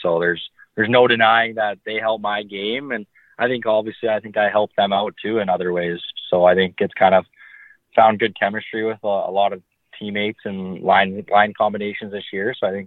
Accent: Lethbridge, Alberta, Canada; also born or lived in Calgary; Yeah, so I was born in Lethbridge, and I was in Lethbridge for, I think, until about high school, where I then moved up to Calgary to go to the Edge school there. So I've kind of been between Lethbridge and Calgary for pretty much most of my life. So kind of Southern Alberta area.

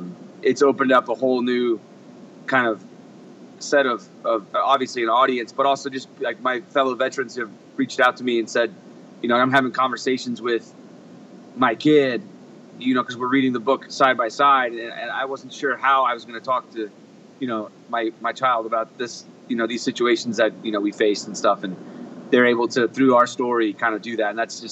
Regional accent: Washington, D.C. area, United States; but I grew up in the Beltway of DC, and so the military and the government was kind of all around me.

